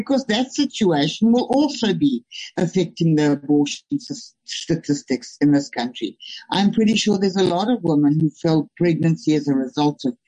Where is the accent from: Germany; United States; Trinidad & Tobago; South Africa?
South Africa; Limpopo; I'm from Limpopo, where accessibility to decent health facilities, just for the most basic of health, let alone pregnancies and abortions, is abysmal.